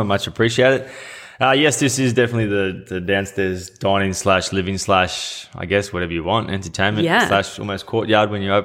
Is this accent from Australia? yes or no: yes; Yeppoon, Queensland, Australia; we're all from Yeppoon up in central Queensland.